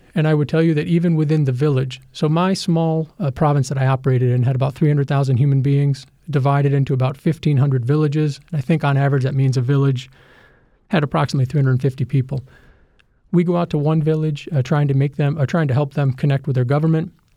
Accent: United States; As an American

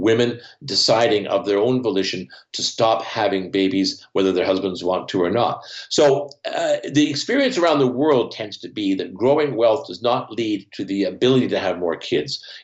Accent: Canada; Here in Canada, I grew up near the Great Lakes.

